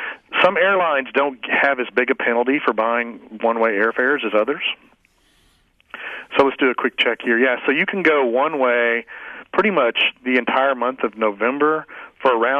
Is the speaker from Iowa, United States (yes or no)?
no; Dallas, Texas, United States; You'll have to remember I'm from Dallas.